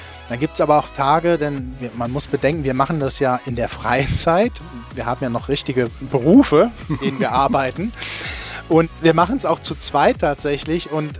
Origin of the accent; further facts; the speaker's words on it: Elkenroth, Rhineland-Palatinate, Germany; born there; War uns auch persönlich nicht unbekannt, weil ich komme gebürtig aus Elkenroth.